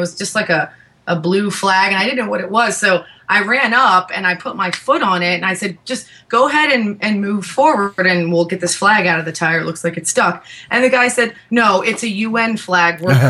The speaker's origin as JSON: {"language": "English", "region": "Maryland", "country": "United States", "said": "she knew I was from the Maryland, D.C. area."}